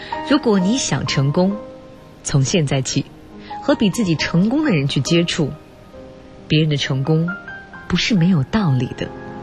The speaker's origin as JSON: {"language": "Chinese", "region": "northern China", "country": "China", "said": "我是北方人，以前口味偏重好吃肉"}